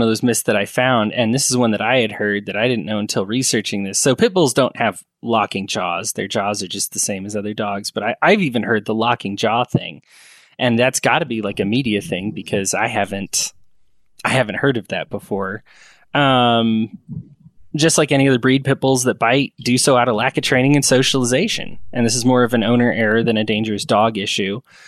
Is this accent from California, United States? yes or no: no; Aurora, Colorado, United States; Something I didn't know is that what I consider my hometown of Aurora, Colorado has actually banned pit bulls as well.